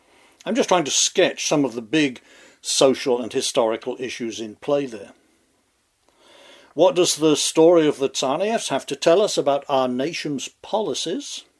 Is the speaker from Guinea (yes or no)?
no; United Kingdom; now in United States; By way of preface, I'm an immigrant from Britain.